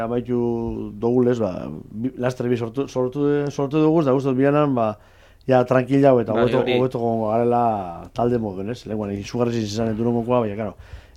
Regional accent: Basque Country, Spain; accent: Biscayan; Bai, azikera batetik, azikinen euskaraz bizkaieraz abesten, gure euskalki zen

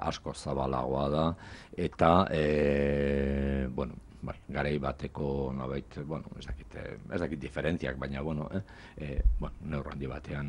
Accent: Agurain, Basque Country, Spain; ni jatorriz agurain darra naiz, pataterua, baina bueno, momentu hartan hori lasartera etorri zen familia, hain zuzen ba hori industriak erakarrita

